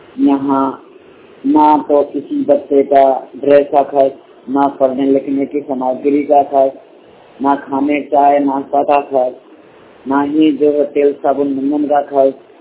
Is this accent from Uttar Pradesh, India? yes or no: yes; Banda, Uttar Pradesh, India; मैं बांदा उत्तर प्रदेश का मूल निवासी हूँ।